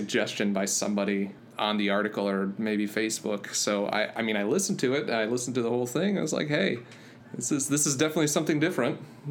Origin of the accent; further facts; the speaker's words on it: Michigan, United States; born there; I was born in Michigan.